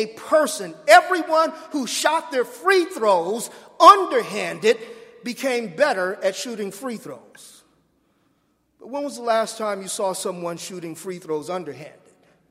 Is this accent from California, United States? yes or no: yes; Los Angeles, California, United States; And please don't get it confused that because I'm from Los Angeles, I'm a Clipper fan.